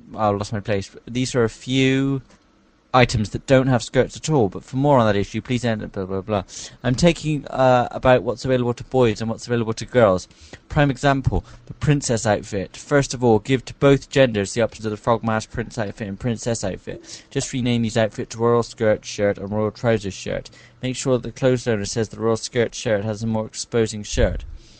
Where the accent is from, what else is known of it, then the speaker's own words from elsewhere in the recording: England, United Kingdom; Originating from England, I cannot confess to being a Scot, because I would be lying.